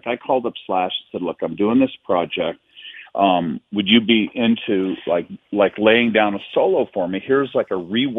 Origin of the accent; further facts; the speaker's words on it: Idaho, United States; also born or lived in Los Angeles; now in Wyoming, United States; I came from Idaho on a Greyhound bus